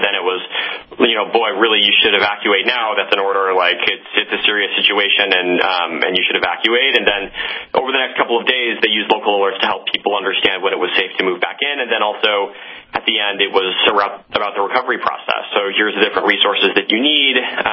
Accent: Kansas, United States; I grew up in Kansas, in a town in Kansas where, especially especially this time of year, we had a lot of tornadoes that would come through.

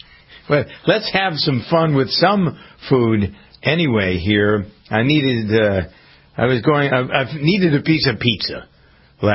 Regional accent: Framingham, Massachusetts, United States; There's a food bank here in Framingham, my hometown

